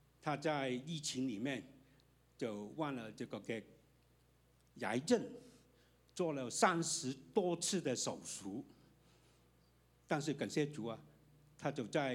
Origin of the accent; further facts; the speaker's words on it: Hong Kong; 我们香港人说叫老友